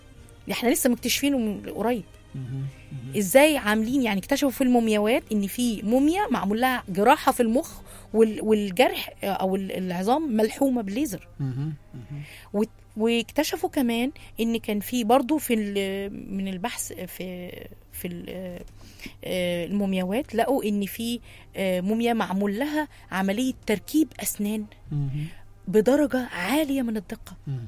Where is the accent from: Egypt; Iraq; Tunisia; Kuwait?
Egypt; فيبقى شيء جميل قوي ان احنا نبحث في القديم ونجيب علومنا وتراثنا ونتمسك بهويتنا كمصريين